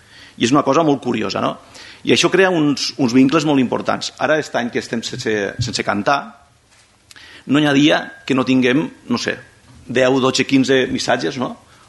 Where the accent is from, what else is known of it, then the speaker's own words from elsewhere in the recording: Morella, Valencian Community, Spain; born there; first language Spanish; Catalan is a second language; moved away; jo soc castellanoparlant i no soc català, vull dir, jo vaig néixer a Morella.